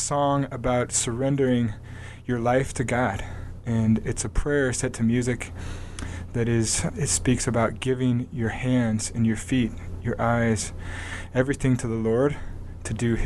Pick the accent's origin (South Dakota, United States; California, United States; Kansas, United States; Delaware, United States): Kansas, United States; Well, where I grew up in Kansas, they say it's so flat you can see your dog run away for a week. It's not true where I come from, which is the northeastern part of the state, where there's lots of hills and lakes and forests.